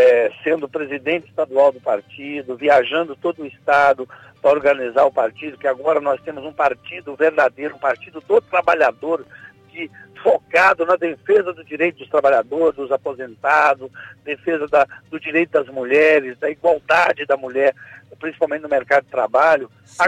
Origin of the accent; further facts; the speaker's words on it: Juiz de Fora, Minas Gerais, Brazil; now in São Paulo, Brazil; Eu sou mineiro, né, de Juiz de Fora, vim de Minas e no ano de 86